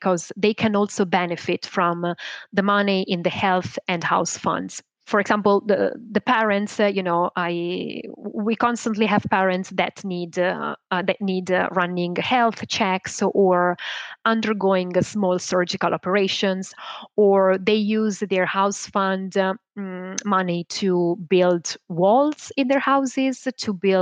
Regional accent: Italy; I worked for them as a sales agent in Italy, because I'm from Italy.

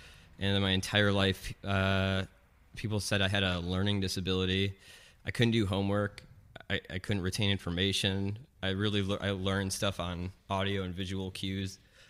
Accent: Madison, Wisconsin, United States; also born or lived in Oshkosh, United States; I grew up in Wisconsin. So I was born in Oshkosh, and then my family moved to Madison, which is like the capital.

